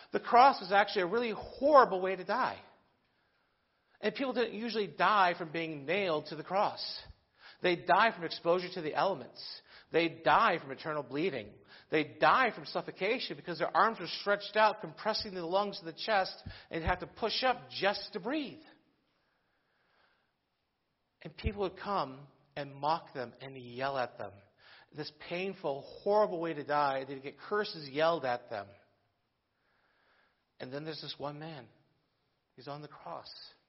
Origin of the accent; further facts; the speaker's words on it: California, United States; Are they going to actually not let me in because I'm from California?